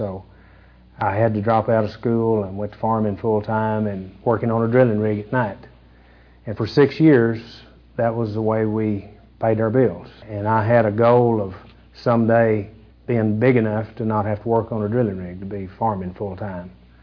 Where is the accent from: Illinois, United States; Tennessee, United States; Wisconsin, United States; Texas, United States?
Texas, United States; Rising Star; I was raised in Rising Star, Texas, a family of four. I have one brother. I was raised on a peanut farm.